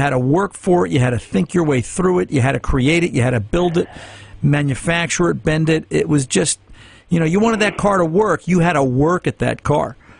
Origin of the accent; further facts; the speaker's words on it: England, United Kingdom; You know, we're English, separated by a common language.